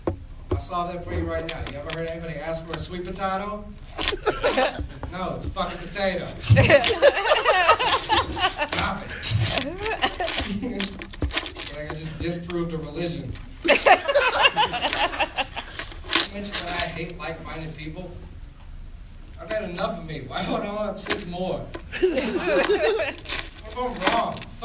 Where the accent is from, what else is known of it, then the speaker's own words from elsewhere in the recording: England, United Kingdom; I'm English, and I fuck the Irish.